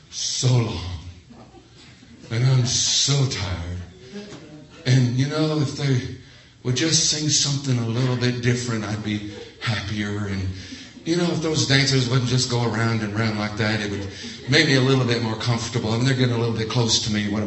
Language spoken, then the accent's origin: English; Nashville, Tennessee, United States; I grew up in Nashville, Tennessee. The church that I worshiped in Nashville, Tennessee, I was the music director at, had a little bit of country flavor.